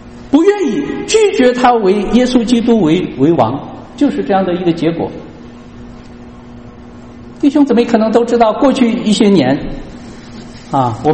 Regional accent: China; 我们都来自中国

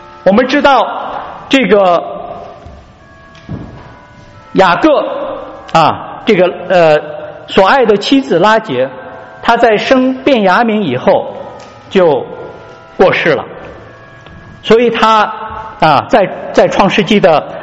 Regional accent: Qinghai, China; 我说我青海的，我的确是那里土生土长的啊，但是我的父母并不是那个地方土生土长，所以我只能说哦，我是生在那里。嗯，虽然我会讲当地的语言啊，明白他们的习惯

